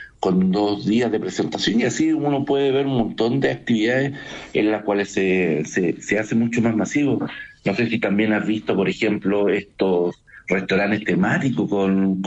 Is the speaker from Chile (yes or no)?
yes; Chile; nosotros como chilenos siempre hemos sido bien reactivos y también bien leales con ese tipo de corriente